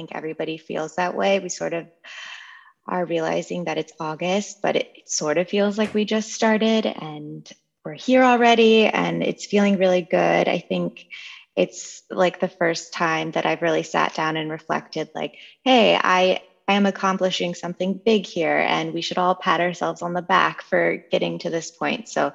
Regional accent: California, United States; moved away as an adult; now in Washington, United States; Well, I grew up in California, and I moved out to DC about 5 or 6 years ago.

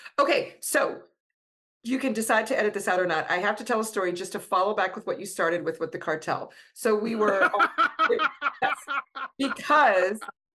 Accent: United States; But, you know, I'm American with hesitation, but I am, this is, you know, where I'm from and what I see.

